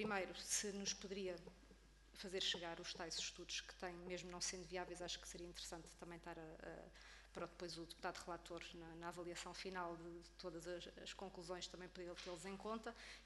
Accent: Azores, Portugal; sou açoriana, eleita pelos Açores, sou da vizinha Ilha do Faial

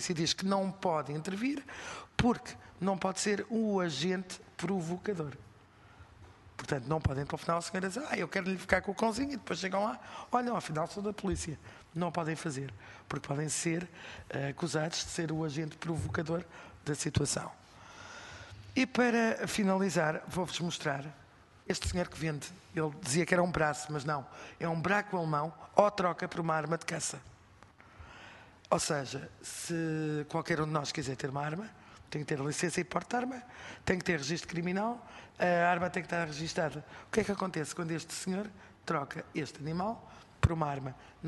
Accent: Figueira da Foz, Centro, Portugal; Eu sou natural da Figueira da Foz.

